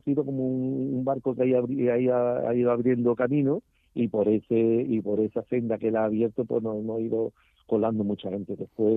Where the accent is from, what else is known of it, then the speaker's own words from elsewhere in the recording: Seville, Andalusia, Spain; somos sevillanos, que somos andaluces y que somos españoles.